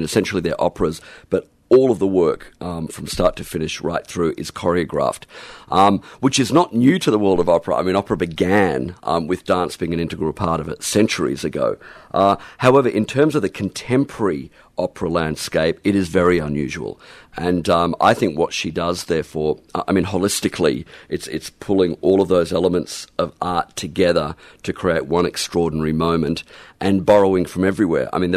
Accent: Brisbane, Queensland, Australia; I was actually born and bred in Brisbane, so this is my fourth cultural experience of a capital city.

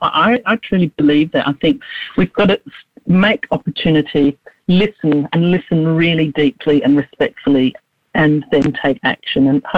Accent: Australia; I'm white Australian

